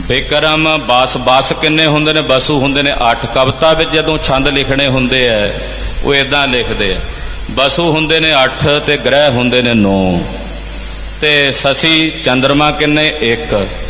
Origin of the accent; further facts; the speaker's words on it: Mira Kot, Punjab, India; ਸ਼੍ਰੀ ਅੰਮ੍ਰਿਤਸਰ ਸਾਹਿਬ ਦੇ ਨੇੜੇ ਮੇਰਾ ਪਿੰਡ ਹੈ ਮੀਰਾ ਕੋਟ, ਜਿੱਥੋਂ ਦਾ ਮੈਂ ਰਹਿਣ ਵਾਲਾ, ਮੇਰਾ ਉਹ ਜੱਦੀ ਪਿੰਡ ਹੈ।